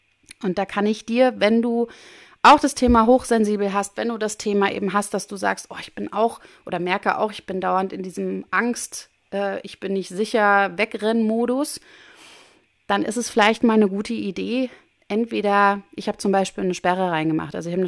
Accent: Berlin, Germany; Leipzig nicht weit weg von Berlin, wo ich herkomme

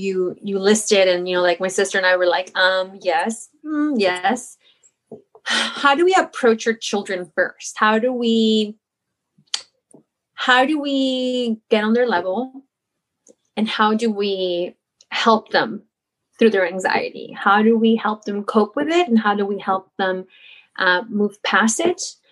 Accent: Oaxaca, Mexico; we're like from Oaxaca, my mom was always like super strict with us.

